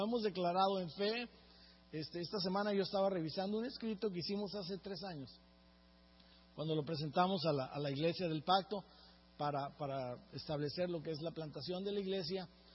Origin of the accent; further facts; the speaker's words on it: Mexico; Pues yo soy mexicano, mi idioma principal es el español.